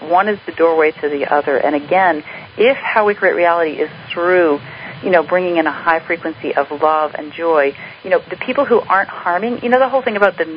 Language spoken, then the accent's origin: English; Virginia, United States; people always think I'm from California, but I'm from the East Coast.